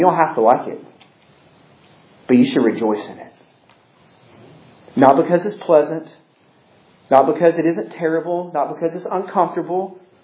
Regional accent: United States; because I'm American, I don't have as much experience overseas as other people.

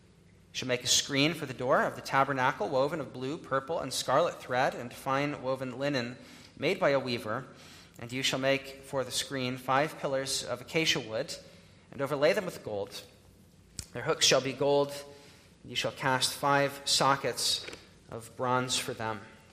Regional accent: United States; Congregation, as an American, here as a visitor

